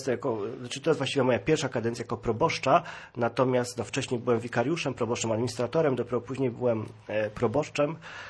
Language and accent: Polish; southern Poland, Poland; Pomimo tego, że ja i moja żona pochodzimy z południa Polski